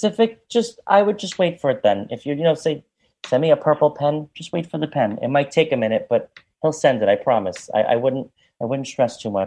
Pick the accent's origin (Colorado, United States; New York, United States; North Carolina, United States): New York, United States; you know, I grew up, I'm Italian, I'm from New York.